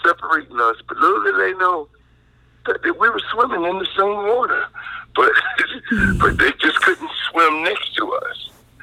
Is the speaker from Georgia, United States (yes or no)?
no; Myrtle Beach, South Carolina, United States; born there; I was born in Myrtle Beach, South Carolina, in the year of 1957.